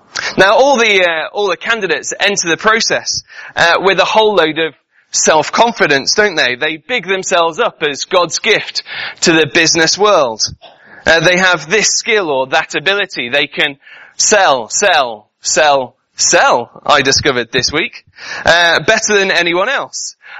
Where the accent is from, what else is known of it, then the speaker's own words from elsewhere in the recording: United Kingdom; And we say, yeah, we're British.